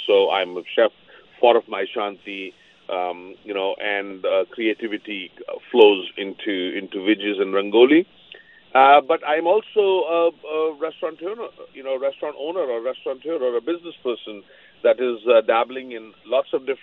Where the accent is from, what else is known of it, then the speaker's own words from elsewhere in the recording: India; English is a second language; because of my visa at the time and being an Indian, I was only allowed to work only for 6 months in, you know, in France or in Germany or in Switzerland